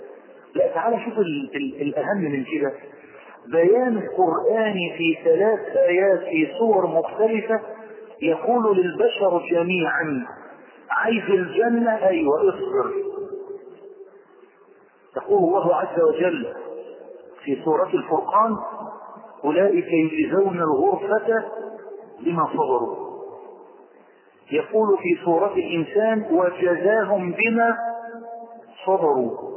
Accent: Egypt; ثانيا كعرب، ثالثا كمصريين، على طول بيصطدم في دماغنا موضوع الصبر بالبلاء

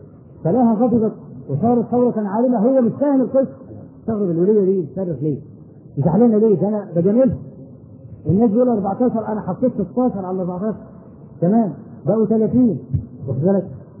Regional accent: Egypt; ودرج عندنا في مصر هنا

